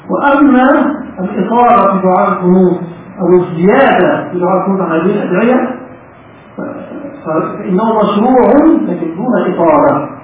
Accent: Egypt

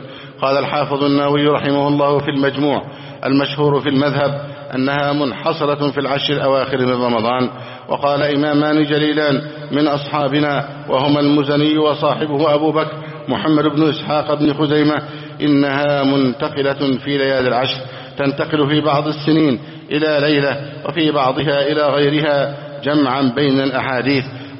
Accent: Egypt

